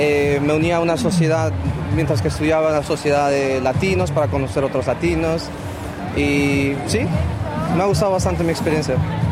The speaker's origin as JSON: {"language": "Spanish", "country": "Peru", "lives_now": "Australia", "said": "Siendo peruano, tener mi familia, ¿no? Lejos. Sí, Australia está muy alejado"}